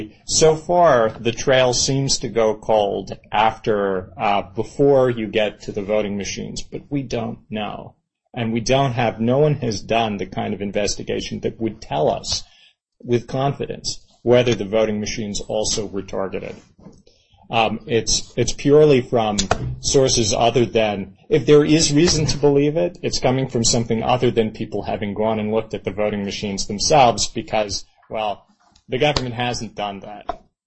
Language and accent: English; Pennsylvania, United States; I'm from Pennsylvania, and that's how I voted when I started to vote